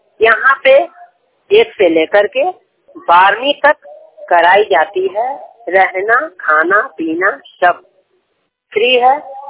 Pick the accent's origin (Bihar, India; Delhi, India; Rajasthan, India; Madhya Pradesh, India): Bihar, India; 100% दृष्टि बाधित हूँ, मैं स्टेट बिहार से हूँ।